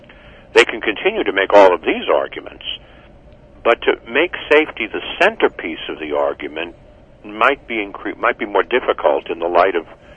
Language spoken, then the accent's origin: English; Brooklyn, New York, United States; I'm from Brooklyn